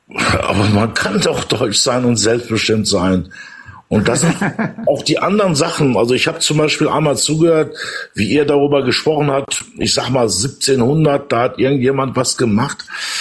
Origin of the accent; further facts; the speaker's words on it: Turkey; now in Germany; also ich bin auch Türke, habe einen deutschen Pass.